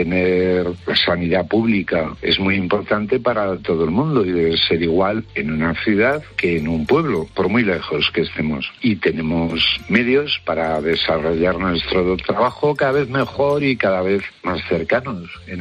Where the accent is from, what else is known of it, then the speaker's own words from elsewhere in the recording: Huesca, Aragon, Spain; born there; Yo soy nacido en Huesca, pero bueno, siempre he tenido mucha relación con la montaña.